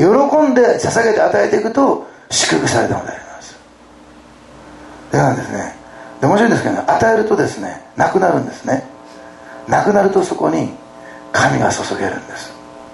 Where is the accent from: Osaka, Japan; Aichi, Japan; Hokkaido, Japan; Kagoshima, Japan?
Osaka, Japan; 私は大阪で生まれ育ったんですね。シティボーイなんです。